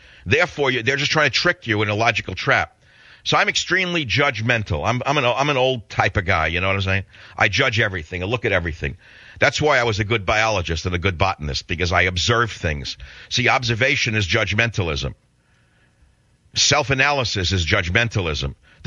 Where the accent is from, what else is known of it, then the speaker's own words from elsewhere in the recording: New York, United States; moved away; I mean, I grew up in New York. I left a long time ago, but I still have a certain pace.